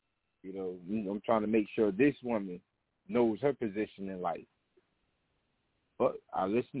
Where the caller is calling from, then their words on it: Savannah, Georgia, United States; I'm calling from the Savannah area, Savannah, Georgia.